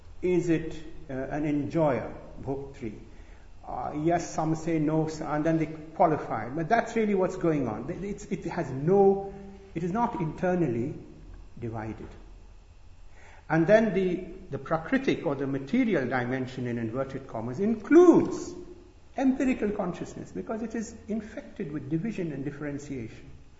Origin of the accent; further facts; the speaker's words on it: India; I, as you know, I was sort of born and brought up in India